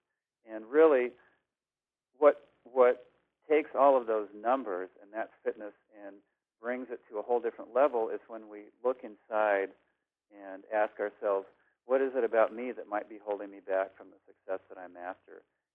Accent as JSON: {"language": "English", "country": "United States", "tie": "born or raised there", "said": "Well, you know, I grew up in America, you know, as we all have here, probably most people listening."}